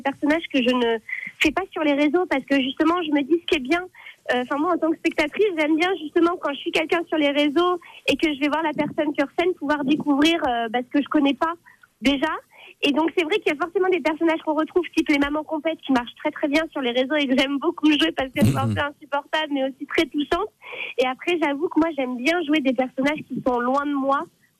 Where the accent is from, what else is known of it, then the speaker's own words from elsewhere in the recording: Bordeaux, Nouvelle-Aquitaine, France; je viens de Bordeaux, d'un milieu quand même assez bourgeois.